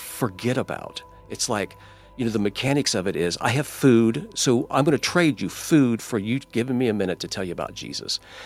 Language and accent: English; Indiana, United States; No, I'm from here. I'm from Indiana.